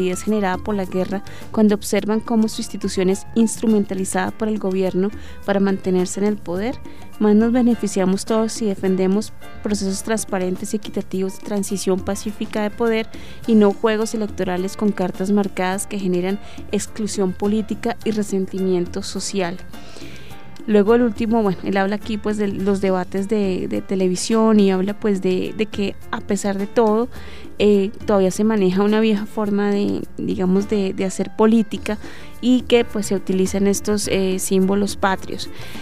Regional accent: Colombia; lo que somos nosotros los colombianos

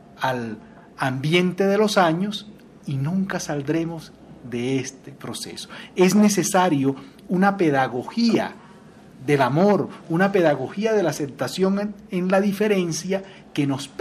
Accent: Colombia; como buen colombiano

